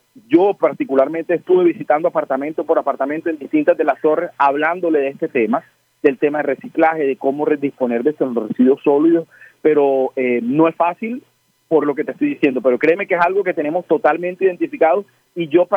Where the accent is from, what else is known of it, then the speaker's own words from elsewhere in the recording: Barranquilla, Atlántico, Colombia; Mientras nosotros como barranquilleros no cambiemos el chip con respecto a eso